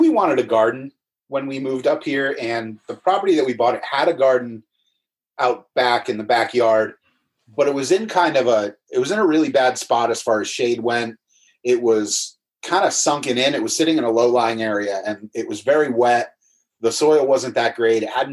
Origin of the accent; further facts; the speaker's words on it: New Jersey, United States; I grew up in New Jersey, the western part of the state, so not necessarily, you know, parking lots and pavement like a lot of people think most of New Jersey is.